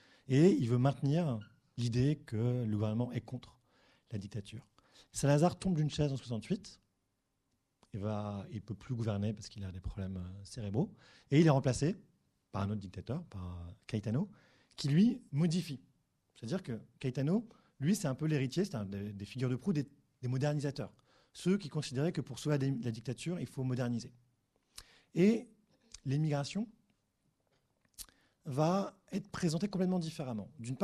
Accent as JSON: {"language": "French", "country": "France", "tie": "born there", "said": "je peux donner une réponse complètement simple, parce que je suis né en France."}